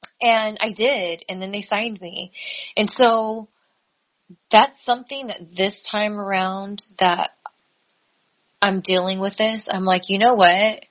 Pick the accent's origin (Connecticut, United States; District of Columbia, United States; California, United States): California, United States; from Cali.